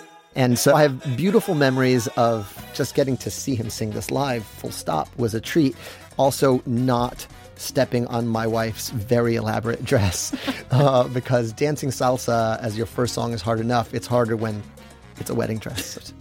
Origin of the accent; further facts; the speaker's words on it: New York City, New York, United States; I think because I grew up in New York City, like, a mall is still a very glamorous, cool thing.